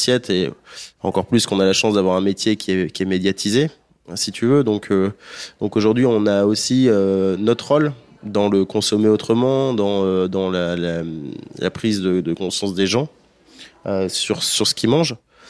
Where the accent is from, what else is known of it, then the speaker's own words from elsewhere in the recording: Hauts-de-France, France; Je suis flamand et donc j'ai grandi dans les monts des Flandres. Les monts des Flandres, c'est quand même assez sauvage.